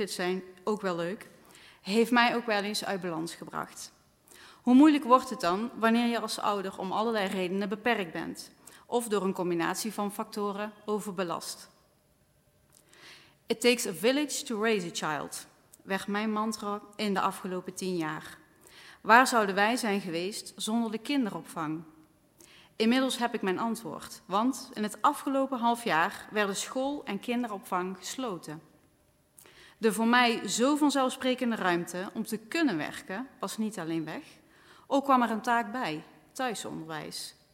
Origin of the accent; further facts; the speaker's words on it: Deurne, North Brabant, Netherlands; Zo'n 36 jaar geleden ben ik geboren in Deurne als oudste van 3 kinderen. Ik ben opgegroeid in de Zeilberg, waar ik nog steeds met veel plezier woon, met inmiddels een man en 2 kinderen. Ik kom uit een warm nest met 2 hardwerkende ouders.